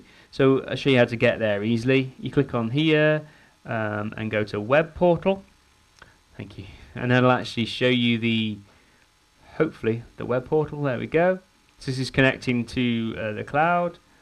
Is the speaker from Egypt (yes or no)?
no; England, United Kingdom; Well, I know three, because I'm an Englishman